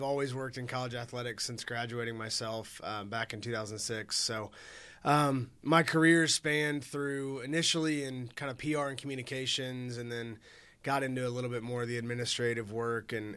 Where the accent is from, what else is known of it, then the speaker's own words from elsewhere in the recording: Madison, Indiana, United States; I'm from Madison, Indiana, which is a relatively small town in southeastern Indiana on the Indiana-Kentucky border, an Ohio River town in between Louisville, Kentucky, and Cincinnati, Ohio.